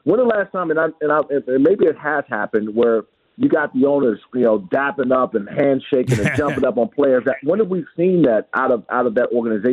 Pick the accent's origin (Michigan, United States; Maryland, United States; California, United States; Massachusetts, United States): Maryland, United States; Yeah, I'm from the area, man. I grew up in Peachtree County, Maryland, and I still got family in Maryland and Washington, D.C.